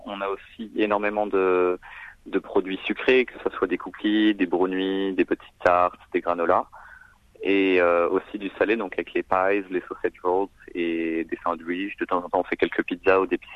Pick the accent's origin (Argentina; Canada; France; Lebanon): France; Cholet, Pays de la Loire; moved away as an adult; now in Australia; je viens de Cholet, un petit village de Maine-et-Loire en France. Et je suis venu en Australie parce que j'avais un petit peu envie d'apprendre l'anglais et de voyager. Et donc je suis arrivé en Australie en 2011